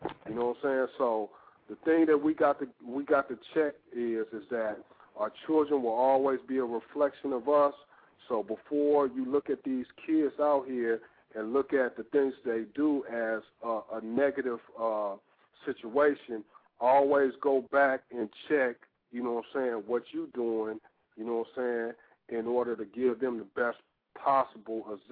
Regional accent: California, United States; I grew up in California

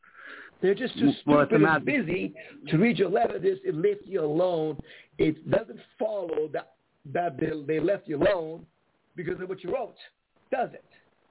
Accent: Canada; I'm from Canada.

